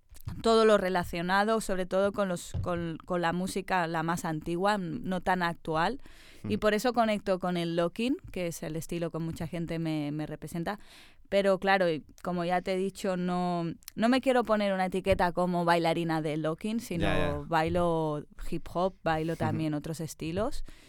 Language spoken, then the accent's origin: Spanish; Barcelona, Catalonia, Spain; Soy de aquí, de Barcelona